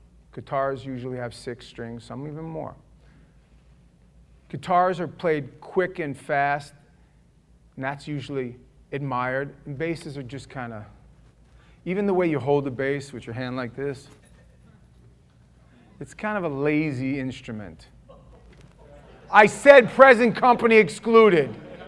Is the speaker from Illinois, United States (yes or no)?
no; New York, United States; moved away; And I thought to myself, being a New Yorker, why doesn't he change lanes? Now, I had just gotten here. I had been here not even 6 months